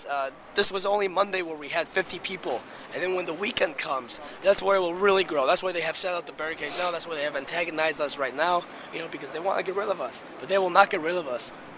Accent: Illinois, United States; I'm from the northwest suburbs

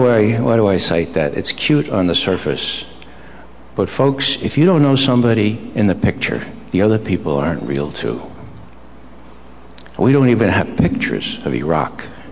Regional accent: Bronx, New York, United States; When I was growing up in the Bronx, it was frowned on to be angry for very long.

